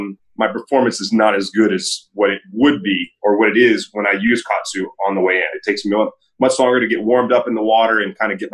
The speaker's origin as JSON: {"language": "English", "town": "Meridian", "region": "Mississippi", "country": "United States", "tie": "born or raised there", "lives_now": "Oahu, United States", "said": "I grew up in Meridian, Mississippi. There's not a lot of water around there."}